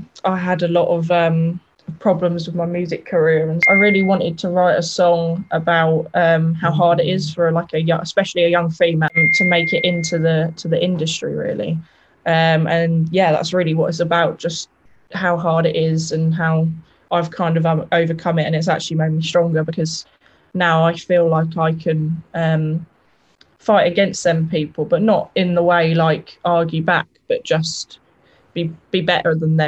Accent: Diss, East of England, United Kingdom; I'm from Norfolk, near a little village called Diss.

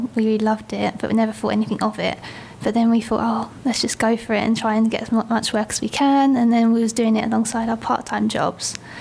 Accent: Grays, East of England, United Kingdom; Yeah, we're from Grays.

